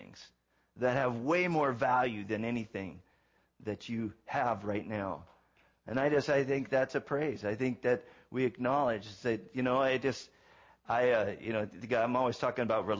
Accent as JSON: {"language": "English", "region": "California", "country": "United States", "tie": "born or raised there", "said": "Growing up in Southern California, I'm thinking, we live in the country. You know, there's 16,000 people here."}